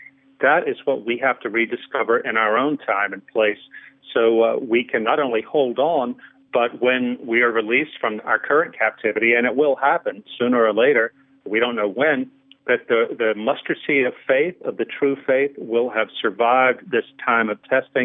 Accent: St. Francisville, Louisiana, United States; also born or lived in Philadelphia, United States; I moved back from Philadelphia to my hometown in South Louisiana, a little town called St. Francisville, right on the Mississippi.

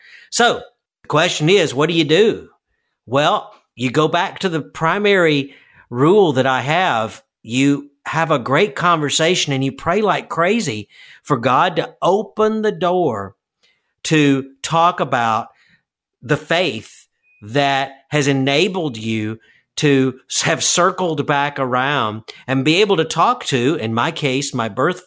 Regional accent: New Orleans, Louisiana, United States; born there; I was born in New Orleans, and so I understood myself until just a couple of weeks ago as Cajun

